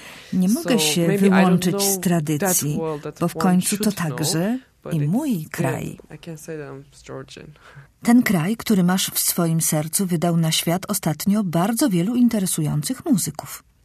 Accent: Turkey; urodziłam się i wychowałam w Turcji.

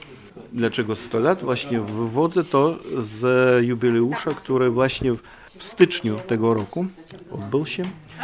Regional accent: Gulkevichi, Krasnodar Krai, Russia; also born or lived in Rostov-on-Don; Ja urodziłem się w Rostowie nad Donem, ale dzieciństwo i młodość spędziłem na Kubaniu, czyli w krasnodarskim kraju, w małym miasteczku. Nawet na mapie chyba go nie widać. Małe miasteczko Gulkiewicie.

